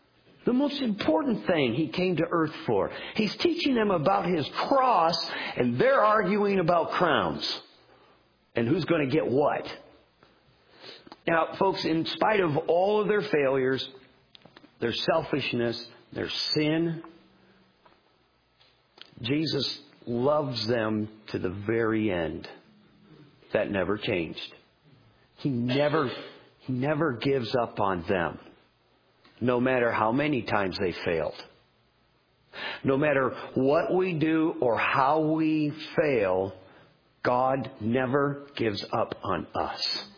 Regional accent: Taylorville, Illinois, United States; Even though we're from Taylorville, He could use someone here to change the world.

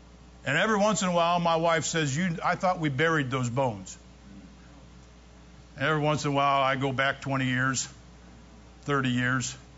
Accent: Ohio, United States; And I don't think it was just an Ohio thing. I was a kid growing up in Ohio. I don't think it was just an Ohio thing.

